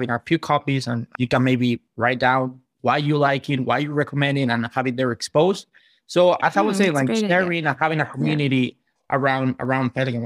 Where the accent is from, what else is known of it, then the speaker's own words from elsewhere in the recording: Seville, Andalusia, Spain; English is a second language; I'm from Seville. I was born in Seville